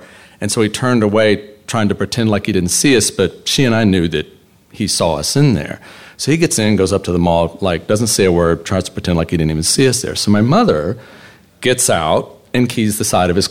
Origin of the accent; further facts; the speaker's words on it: Atlanta, Georgia, United States; born there; So I was born in 1962 in Atlanta, Georgia.